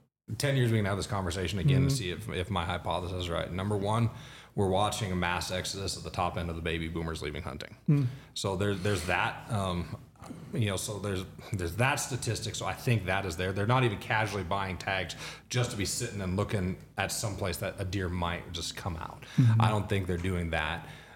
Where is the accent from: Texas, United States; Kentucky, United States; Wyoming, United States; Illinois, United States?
Wyoming, United States; I grew up in Southwest Wyoming.